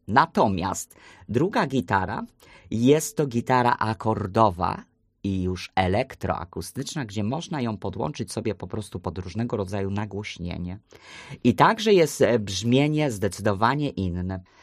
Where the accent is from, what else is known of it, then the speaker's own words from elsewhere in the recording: Jarnołtów, Opole Voivodeship, Poland; Pochodzę z miejscowości takiej małej. To jest piękna miejscowość położona tuż przy granicy z Czechami. Jest to Jarnołtów, to jest wieś. Tam stawiałem pierwsze kroki